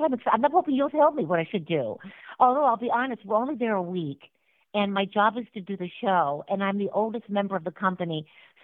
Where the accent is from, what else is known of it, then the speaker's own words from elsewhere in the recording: Sioux City, Iowa, United States; born there; I was born in Sioux City, Iowa. My dad was a professor at Morningside College, and my mother also was an adjunct teacher there.